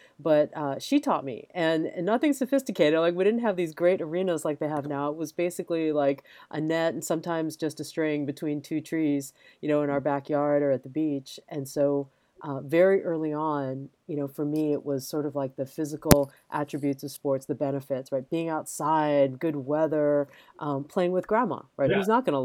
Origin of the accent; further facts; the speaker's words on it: Hawaii, United States; I come from Hawaii. And in Hawaii, sports is all sports are the national pastime.